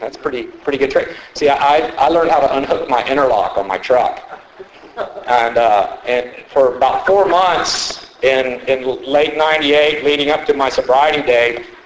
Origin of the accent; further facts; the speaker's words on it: Houston, Texas, United States; now in Austin, United States; That's how I ended up in Austin, Texas. I'm originally from Houston.